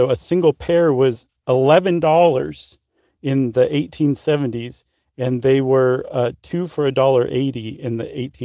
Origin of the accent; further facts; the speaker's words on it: Midwest, United States; I'm guessing that the reason I did and you didn't is because I was raised in the North, the Midwest.